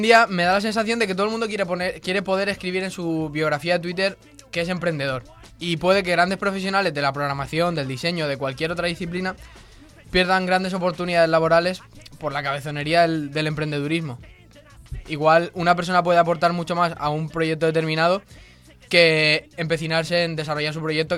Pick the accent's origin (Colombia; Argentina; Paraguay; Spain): Spain; Caravaca de la Cruz, Region of Murcia; El Moral, Caravaca de la Cruz.